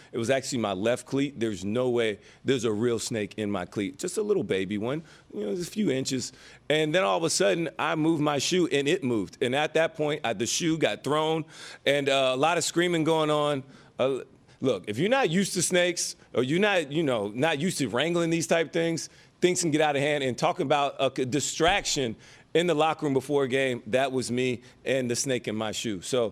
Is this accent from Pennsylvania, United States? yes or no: no; Prattville, Alabama, United States; I'm from Prattville, and you know it's very close to Auburn anyway.